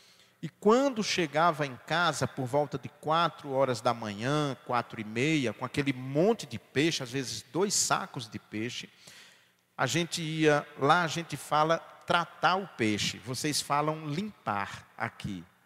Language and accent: Portuguese; Ipueira, Ceará, Brazil; eu venho de uma família muito pobre, na minha infância, geladeira era artigo de luxo lá na minha cidade, em Ipueira.